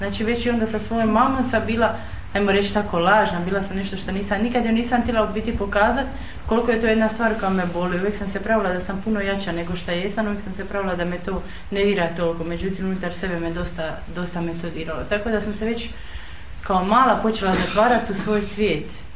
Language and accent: Croatian; Croatia; dolazim iz Hrvatske, imam 30 godina i tu sam sa svojim čerkom od 4 godine.